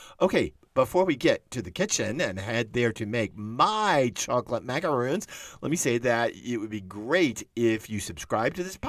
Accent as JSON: {"language": "English", "town": "Dallas", "region": "Texas", "country": "United States", "tie": "born or raised there", "said": "I grew up in Dallas, and we always went to Kubi's for delicatessen."}